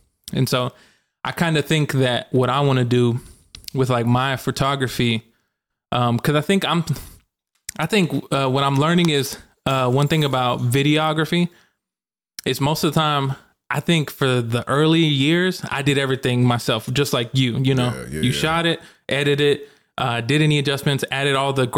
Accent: Little Rock, Arkansas, United States; So we're from Arkansas. Yeah, and so like Little Rock is like the capital. And like we performed on the River Market. And I'm like, bro, I grew up here.

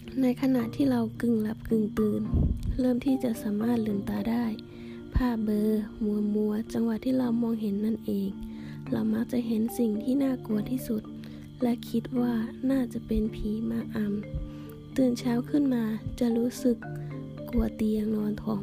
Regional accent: Central Thailand, Thailand; ดิฉันเองเป็นคนภาคกลางก็จะมีความเชื่อเกี่ยวกับผีเทวดาสิ่งศักดิ์สิทธิ์ไม่เหมือนกับชาวอีสานภาคเหนือหรือภาคใต้

